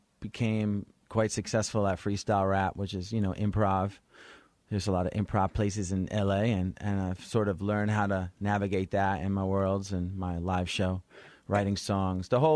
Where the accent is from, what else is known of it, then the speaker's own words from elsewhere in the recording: New Jersey, United States; New York scene, like I'm from Jersey and some of my friends were rapping.